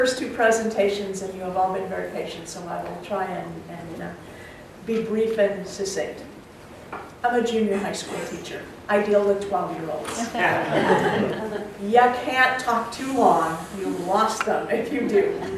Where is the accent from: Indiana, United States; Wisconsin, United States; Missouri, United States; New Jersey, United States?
Wisconsin, United States; I was raised in Adams County, which at the time I was there was the second poorest county in this state.